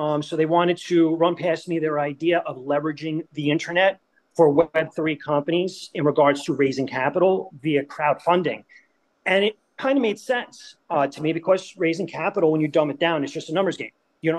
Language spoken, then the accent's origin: English; Long Island, New York, United States; accent: New York; I know you could tell because I can't shake the accent, no matter how hard I try. But I grew up on Long Island